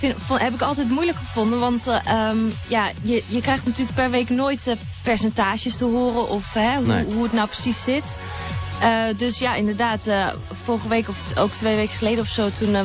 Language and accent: Dutch; Amsterdam, North Holland, Netherlands; born there; now in Almere, Netherlands; Ja, geboren in Amsterdam, maar woon